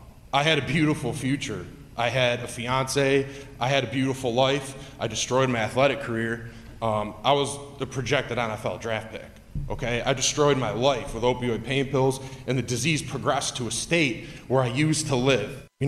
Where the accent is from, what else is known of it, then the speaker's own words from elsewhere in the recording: Orchard Park, New York, United States; I went to Canisius High School. I'm from Orchard Park.